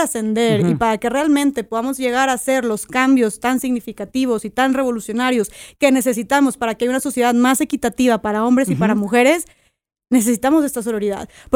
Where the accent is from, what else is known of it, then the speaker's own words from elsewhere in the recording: Monterrey, Nuevo León, Mexico; soy de Monterrey, tengo 26 años